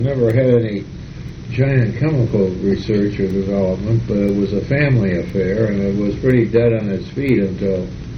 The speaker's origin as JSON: {"language": "English", "town": "Rochester", "region": "New York", "country": "United States", "tie": "born or raised there", "said": "Well, this was during the Depression. It started in 1929."}